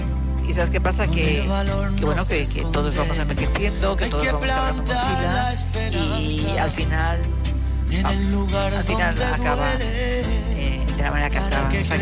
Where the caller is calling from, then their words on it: Madrid, Community of Madrid, Spain; de Madrid